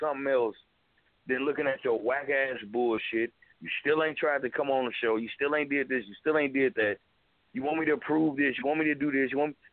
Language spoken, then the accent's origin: English; Oakland, California, United States; I'm from Oakland